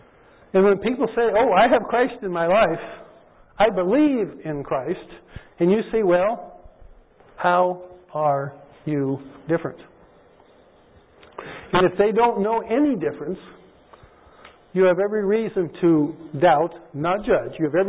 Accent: Washington, United States; born there; And then I realized, whoops, I'd probably be telling a fib there because I was born in Washington State. So I guess I am a Washingtonian.

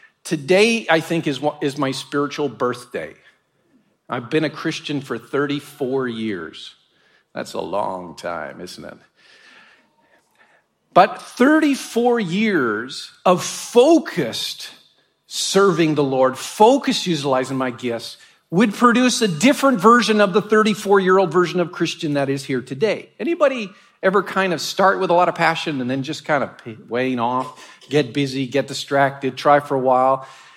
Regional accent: Canada; I grew up in Canada

